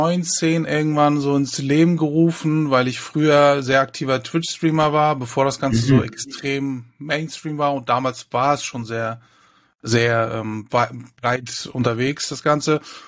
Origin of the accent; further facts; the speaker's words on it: Hamburg, Germany; ich komme aus Hamburg und wie man unschwer zu vermuten mag, ich sammle Basketballkarten